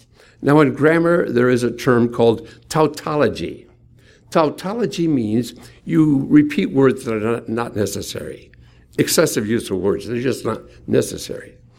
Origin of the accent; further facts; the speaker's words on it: Hinckley, Minnesota, United States; I grew up in Hinckley, Minnesota, where the men are men and pansies are flowers and the women are slightly above average.